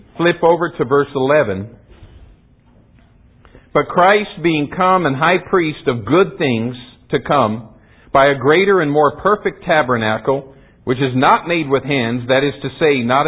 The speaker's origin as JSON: {"language": "English", "region": "Arizona", "country": "United States", "tie": "born or raised there", "said": "One year, I know Lyndall doesn't believe me, but I grew up in Arizona. I really did see the Grand Canyon."}